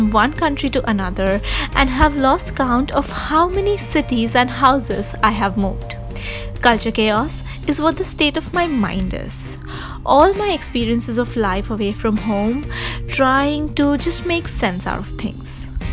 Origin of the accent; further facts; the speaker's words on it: India; they would know that I am an Indian, they would know that I am not born in America